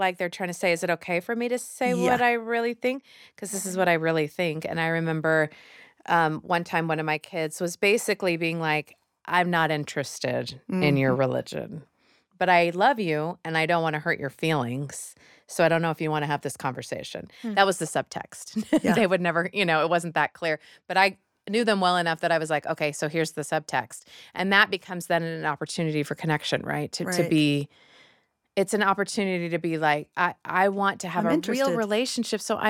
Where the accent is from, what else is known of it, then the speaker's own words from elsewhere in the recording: Nebraska, United States; I grew up in Nebraska where I was a religious minority, my family of origin